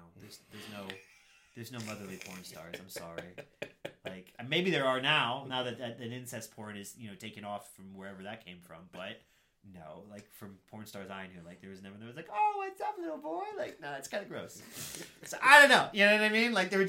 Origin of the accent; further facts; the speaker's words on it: Scotland, United Kingdom; I tried to watch Braveheart, and like, I am Scottish, so I love that film.